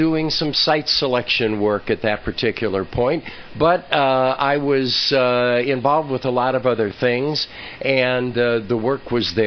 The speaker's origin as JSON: {"language": "English", "town": "Omaha", "region": "Nebraska", "country": "United States", "tie": "born or raised there", "said": "That's correct. Nebraska, born and bred in Omaha, Nebraska."}